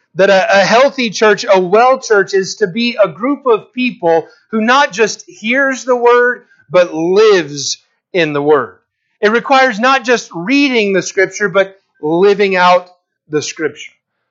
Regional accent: Texas, United States; now in Montana, United States; When I was growing up in Texas, we had what was called the TOS test. Here in Montana, we have other tests.

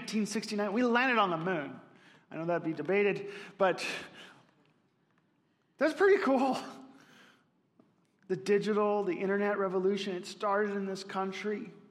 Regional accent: Spokane, Washington, United States; also born or lived in Dallas; I grew up in Spokane, and my first experience to recognize the diversity in our culture and our nation was when I moved down to Dallas.

